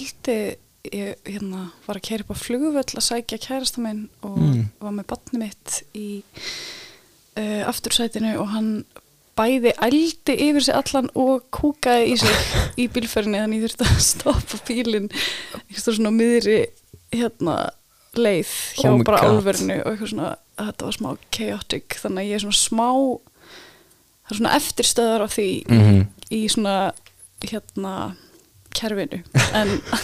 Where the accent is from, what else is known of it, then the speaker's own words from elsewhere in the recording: Reykjavik, Capital Region, Iceland; also born or lived in London; Ég fætt og uppalinn í Vesturbænum í Reykjavík og já, bjó á Ásfallagötu þegar ég var mjög lítil og svo fluttum við á Brekkustíg sem er bara eitthvað 300 metrum